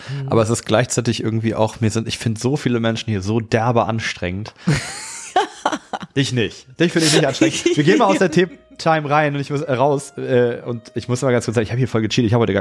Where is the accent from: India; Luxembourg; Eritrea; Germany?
Germany; Cologne, North Rhine-Westphalia